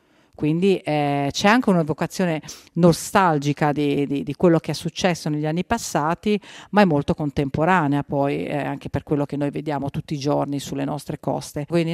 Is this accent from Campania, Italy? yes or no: no; Genoa, Liguria, Italy; questo ci accomuna come liguri, come genovesi